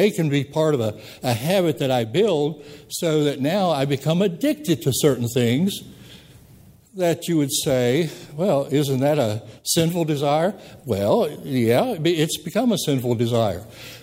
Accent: the South, United States; accent: Southern; my Southern accent was picked up with some weird things in there

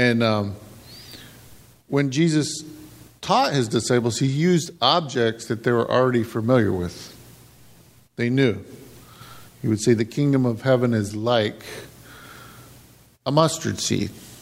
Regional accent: West Virginia, United States; but I'm an American, but I'm from the mountains of West Virginia.

